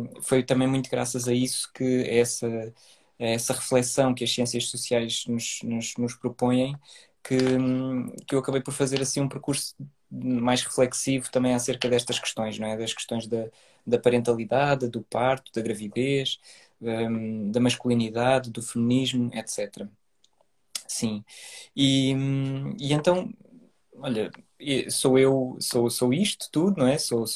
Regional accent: Portugal; de Portugal, sim. Embora a minha mãe, eu sou imigrante, de segunda geração, portanto a minha mãe é brasileira

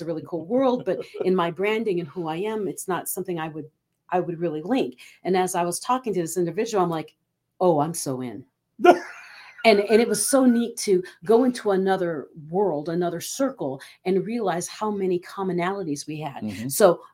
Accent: Philippines; I grew up in the Philippines in the Church of Christ. We don't sing songs that Americans sing.

